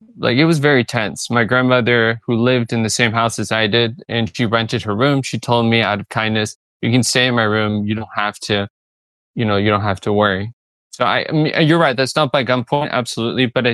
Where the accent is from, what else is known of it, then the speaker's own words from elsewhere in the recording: United States; Yes. I'm from the United States.